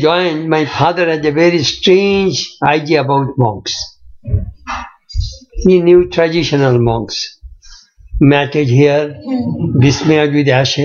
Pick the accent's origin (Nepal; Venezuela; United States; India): India; Kolkata, West Bengal; English is a second language; also born or lived in Bangladesh; I am from Calcutta. I was brought up in Calcutta, but I was not born in Calcutta.